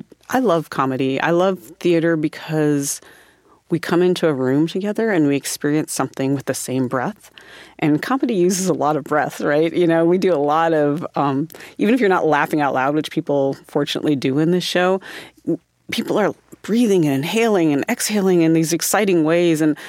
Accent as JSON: {"language": "English", "region": "South Dakota", "country": "United States", "tie": "born or raised there", "said": "I grew up in South Dakota, so harvest was very much at the forefront of that."}